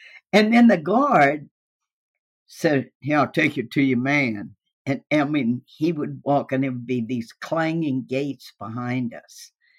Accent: Baton Rouge, Louisiana, United States; when I grew up in the Jim Crow days in Baton Rouge, I only knew black people as our servants.

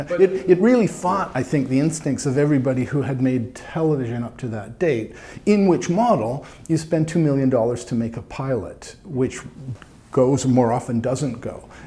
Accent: Canada; I'm speaking down perhaps as Canadian

